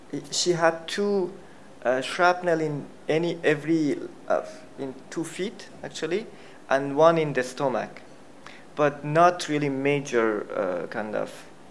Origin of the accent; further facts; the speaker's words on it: Iran; English is a second language; I grew up in Iran. Different culture, different history, different society. And at the same time, because I was Afghan refugee, right?